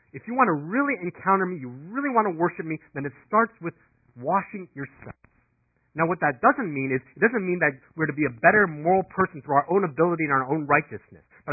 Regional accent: Danville, California, United States; also born or lived in San Ramon; I grew up in San Ramon in Danville. If you don't know where that is, it's kind of a very nice area in the East Bay.

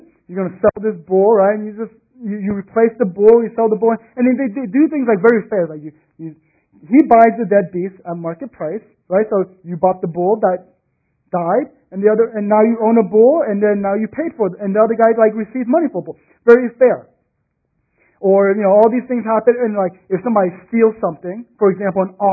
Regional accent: Texas, United States; And for me, being a Texan, I go, yes, that's absolutely correct, right?

